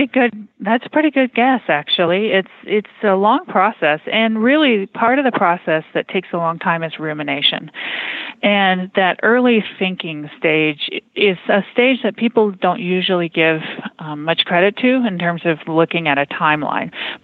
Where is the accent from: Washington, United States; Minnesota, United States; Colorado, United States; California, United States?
Colorado, United States; Boulder; So then there was a program that came out in Boulder, Colorado, actually in my hometown, SketchUp, which is now owned by Google.